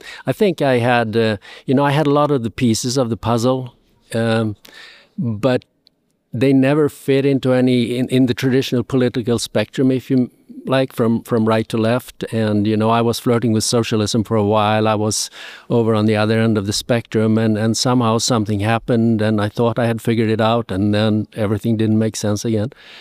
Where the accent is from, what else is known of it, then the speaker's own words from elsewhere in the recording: Sweden; now in United States; Born and raised in Sweden.